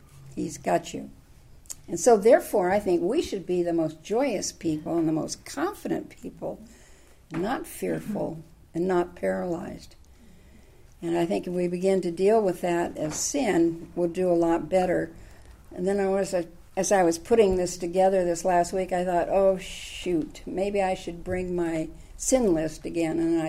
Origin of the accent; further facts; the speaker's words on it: Oakland, California, United States; But I grew up in Oakland, and we didn't lock our doors.